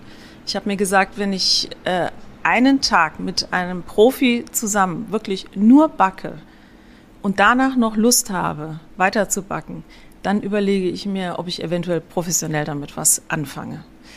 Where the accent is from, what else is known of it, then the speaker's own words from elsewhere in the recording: Saarbrücken, Saarland, Germany; Ich bin in Saarbrücken aufgewachsen. Bei uns gab es jedes Wochenende Patisserie aus Frankreich.